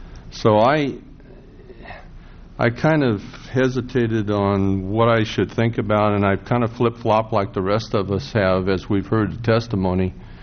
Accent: Salinas, California, United States; because I'm from Salinas

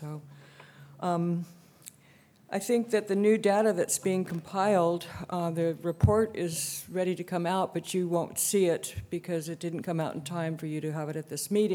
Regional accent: Los Osos, California, United States; Good morning … I'm from Los Osos.

